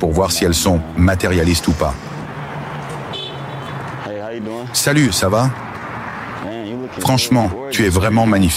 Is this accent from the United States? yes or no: yes; Cincinnati, Ohio, United States; Je viens de Cincinnati, dans l'Ohio. Là-bas, il n'y a pas grand-chose, alors j'ai voulu tester quelque chose de nouveau.